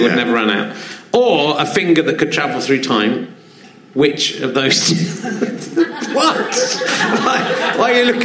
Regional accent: Cheddar, South West England, United Kingdom; I come from Cheddar, home of Cheddar cheese, the most famous cheese in the world.

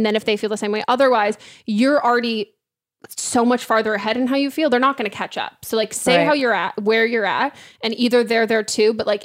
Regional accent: California, United States; Okay. I grew up in California. I was like, weird kid names.

